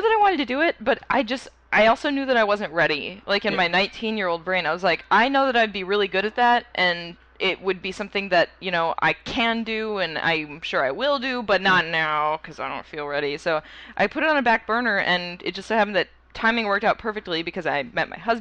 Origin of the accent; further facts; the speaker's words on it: Texas, United States; moved away as an adult; also born or lived in Minnesota; now in Los Angeles, United States; Well, I'm born in Minnesota, raised in Texas mostly, and lived in Texas, and went to college there, et cetera, until a year ago when I moved to Los Angeles.